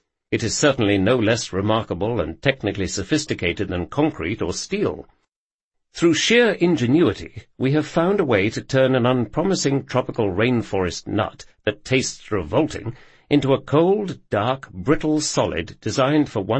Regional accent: United Kingdom; Being a British citizen, I had only the basic security clearance, and so there were areas in the laboratory complex I couldn't go.

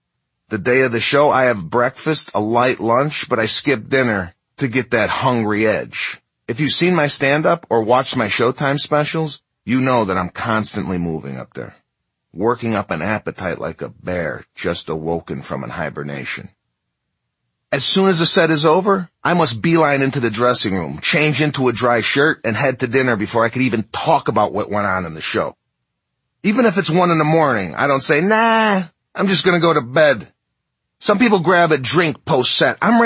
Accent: Chicago, Illinois, United States; My comedy's based on my own life, how I come from Chicago, that I'm the son of an Italian immigrant father

